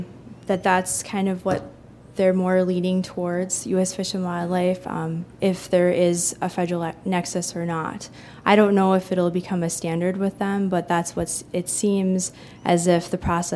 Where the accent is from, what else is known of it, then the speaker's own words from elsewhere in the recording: New Salem, North Dakota, United States; I'm from New Salem, North Dakota.